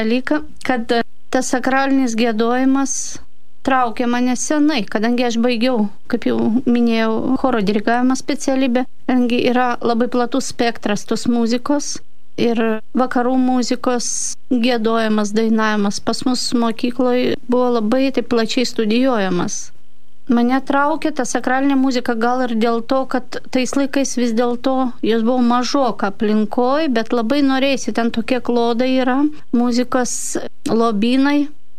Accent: Saint Petersburg, Russia; Lithuanian is a second language; now in Lithuania; Aš esu kilusi iš Sankt Peterburgo.

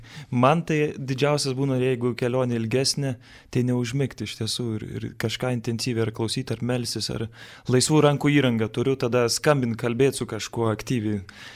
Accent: Vilnius, Vilnius County, Lithuania; vis tiek esu vilnietis ir čia tiek mašin, tiek kamščių

